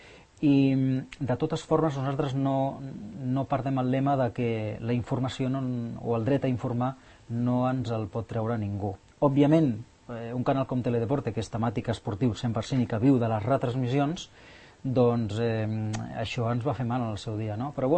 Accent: Cerdanyola del Vallès, Catalonia, Spain; also born or lived in Barcelona; now in Sant Cugat del Vallès, Spain; Doncs jo vaig néixer a Barcelona el 74, després vaig anar a viure amb els meus pares a Cerdanyola, o sigui, aquí a 10 quilòmetres, i des de l'any 2000 sí que visc i treballo a Sant Cugat.

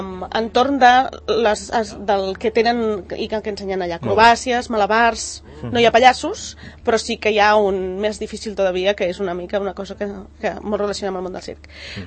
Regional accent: Barcelona, Catalonia, Spain; Es nota que soc barcelonina, eh?

